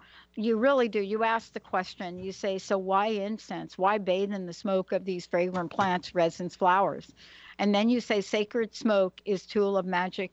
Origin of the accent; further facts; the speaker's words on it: Bronx, New York, United States; I'm a girl from the Bronx. Let me just put it in that perspective if I can. So what does that even mean if you're a girl from the Bronx?